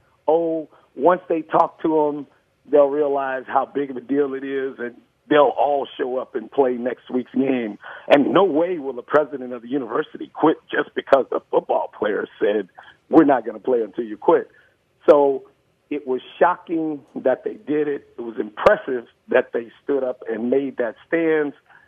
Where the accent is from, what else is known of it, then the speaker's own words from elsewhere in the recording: Texas, United States; And that's because, like I said, I'm from Texas.